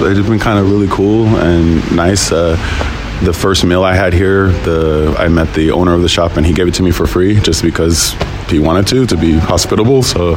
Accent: San Diego, California, United States; now in Paso Robles, United States; So I am from San Diego, but that's not where I like reside. I currently live in a place called Paso Robles, mm-hmm. which is in the middle of California.

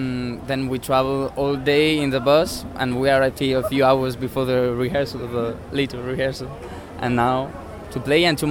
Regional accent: Alicante, Valencian Community, Spain; now in Madrid, Spain; I'm from Spain too. Now I live in Madrid, but I'm from Alicante. But actually, my father is Cuban and my mother is French. And I'm 22 years old, and I live in Madrid now.

